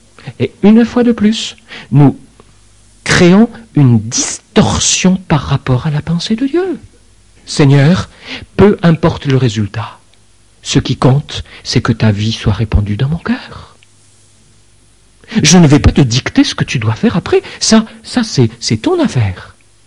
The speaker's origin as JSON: {"language": "French", "country": "France", "said": "on se repose sur le matelas épais d'un multispire, on dirait chez nous en France"}